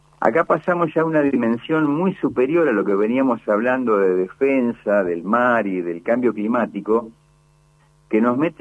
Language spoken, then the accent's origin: Spanish; Argentina; es lo que nos va a desarrollar más como argentinos.